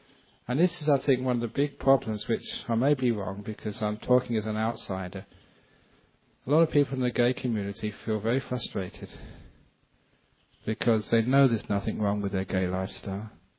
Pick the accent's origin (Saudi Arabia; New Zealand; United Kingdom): United Kingdom; England; I came from England.